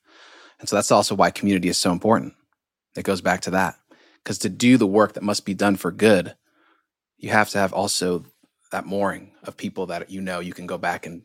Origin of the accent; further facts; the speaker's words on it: Monrovia, Montserrado, Liberia; now in Tennessee, United States; I live in Appalachia. So like that tail end down in Tennessee. And I'm from West Africa, Liberia, capital city, Monrovia.